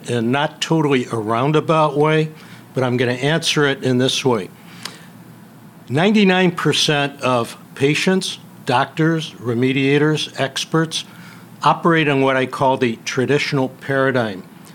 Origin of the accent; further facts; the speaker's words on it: St. Louis, Missouri, United States; now in Chicago, United States; Grew up in St. Louis, but reside for many years in the suburban Chicagoland area.